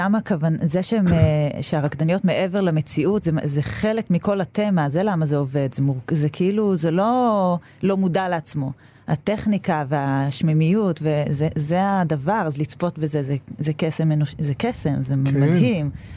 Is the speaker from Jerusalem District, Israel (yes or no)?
no; Herzliya, Tel Aviv District, Israel; born or raised there